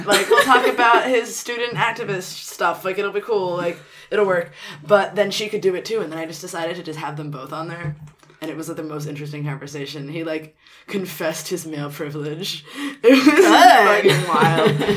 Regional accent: New York City, New York, United States; I was raised somewhat middle class in New York City.

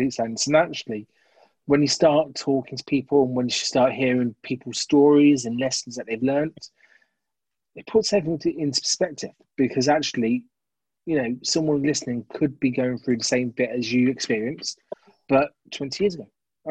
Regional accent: Leamington, West Midlands, United Kingdom; Wasn't expecting anything from me because … from Leamington.

